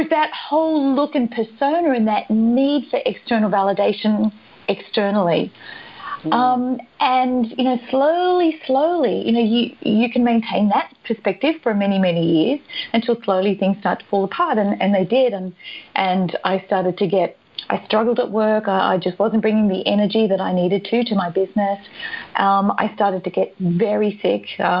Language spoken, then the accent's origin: English; Australia; accent: Australian; I'm Australian, just in case the accent didn't give me away.